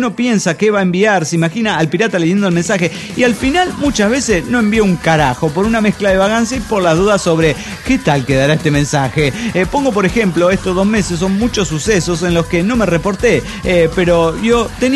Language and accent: Spanish; Mexico City, Mexico; Soy el Mahler del DF mexicano.